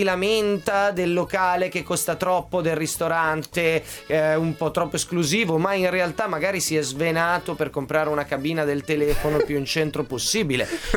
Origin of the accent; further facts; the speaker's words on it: Casale Monferrato, Piedmont, Italy; Che sono piemontese, vengo dalla provincia piemontese, da Casale Monferrato, che alla fine fa 45.000 abitanti.